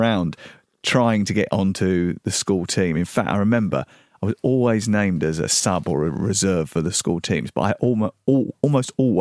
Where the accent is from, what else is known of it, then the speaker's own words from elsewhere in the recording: London, United Kingdom; also born or lived in Dartford / Orpington / Bromley; now in Portsmouth, United Kingdom; From southeast London. I was born in Dartford. I lived in Orpington and Bromley.